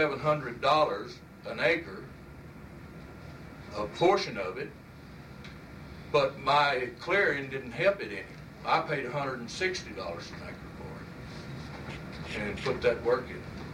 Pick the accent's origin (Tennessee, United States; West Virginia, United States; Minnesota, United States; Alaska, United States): Alaska, United States; Fairbanks; I'm from Fairbanks. This is my mailing address.